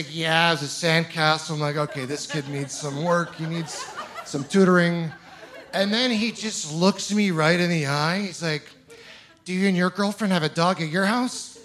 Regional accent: Ontario, Canada; I'm originally from Ontario.

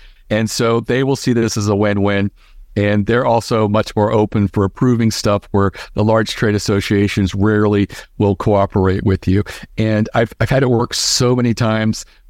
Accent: Baltimore, Maryland, United States; full of, like, you know, crab chips, because we're from Baltimore.

